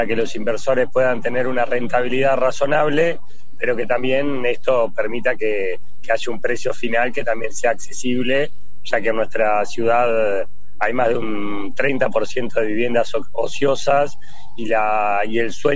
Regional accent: La Plata, Buenos Aires Province, Argentina; born there; Yo siento, mira, yo nací en Zona Sur, en Villa Elvira, vivo en Villa Elvira y si Dios quiere ahí pasaré hasta mis últimos años.

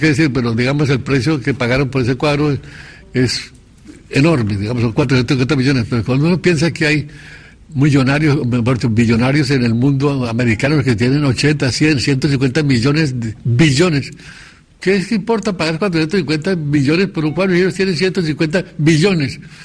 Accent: Colombia; Yo soy colombiano, es normal que lo que uno conoció de niño y de adolescente pues siempre queda en la imaginación.

